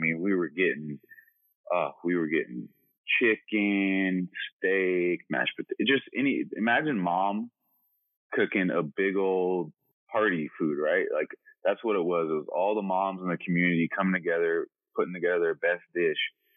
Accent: California, United States; Because growing up in the Bay Area, for those who don't know, it's God. There's like every single inch of land is pretty much a house or a condo where I grew up.

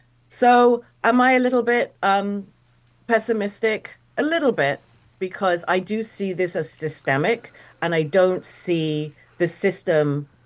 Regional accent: United Kingdom; I'm a Brit teaching American history.

